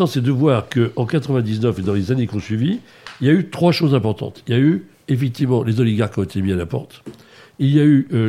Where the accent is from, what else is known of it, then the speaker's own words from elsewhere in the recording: France; voilà, on est français, on a quand même un peu des arts et des lettres